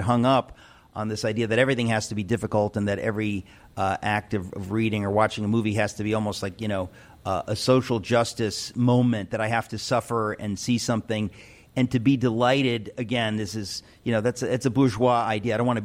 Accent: New York, United States; So I was raised here in New York to hate communism.

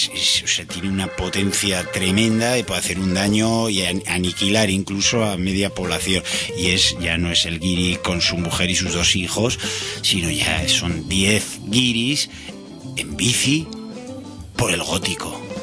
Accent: Basque Country, Spain; le digo yo que soy vasco y que este tema allí en Euskadi ya estamos hartos

